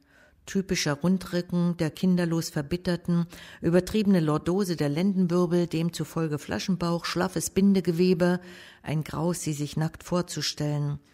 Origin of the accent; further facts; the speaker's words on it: Mecklenburg-Vorpommern, Germany; moved away; ich bin aufgewachsen in meiner Kindheit auch in Dörfern. Und meine Eltern haben als Saisonkellner an der Küste Usedom und Rügen gearbeitet. Und also bin ich auch in diesen Dörfern aufgewachsen. Dann bin ich 1985 ausgewandert.